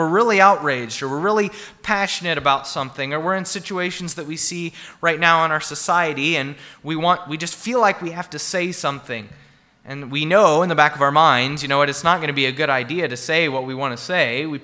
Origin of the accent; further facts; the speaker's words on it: Midwest, United States; I'm from the Midwest, so I'm not around big boats often.